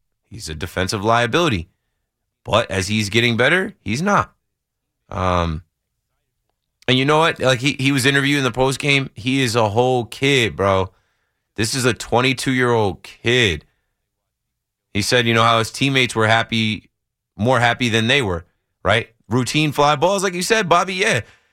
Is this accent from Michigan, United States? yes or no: no; New Jersey, United States; Me growing up in Jersey, I was mad